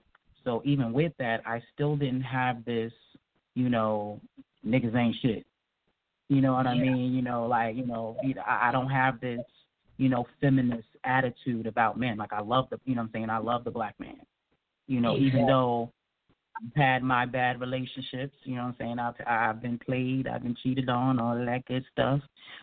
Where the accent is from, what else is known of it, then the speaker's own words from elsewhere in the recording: New York, United States; I was a fat girl, and I grew up north in New York. And unlike down south